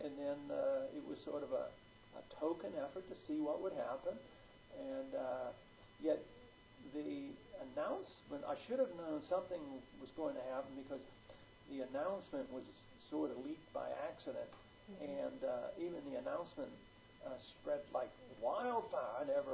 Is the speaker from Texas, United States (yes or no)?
yes; Texas, United States; And ironically, I'm from Texas. I have a nuclear power plant in my district.